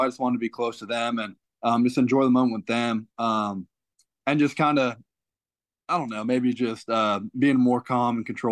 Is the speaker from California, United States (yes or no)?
yes; Napa, California, United States; I mean, I grew up here in Napa, which is pretty close to Oakland